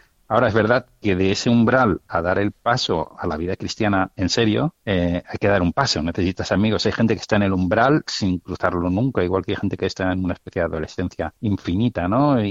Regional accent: Barcelona, Catalonia, Spain; now in Madrid, Spain; vine a Madrid porque hice unos artículos sobre Tolkien y la fe. Y yo soy de Barcelona.

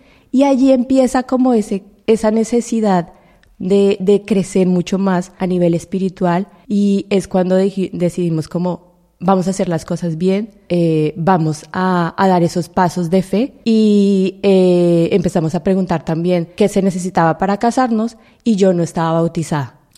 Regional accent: Colombia; yo soy colombiana, tengo 36 años.

